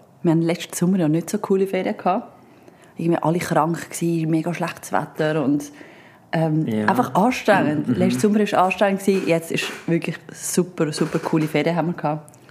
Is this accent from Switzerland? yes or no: yes; Switzerland; Und das ist doch eigentlich cool, dass mal der Standard nicht so ist wie bei uns in der Schweiz.